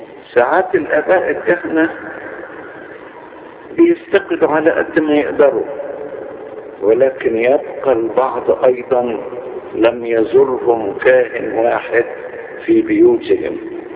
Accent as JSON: {"language": "Arabic", "country": "Egypt", "said": "وفي عندنا في مصر في برضه من هذا النوع"}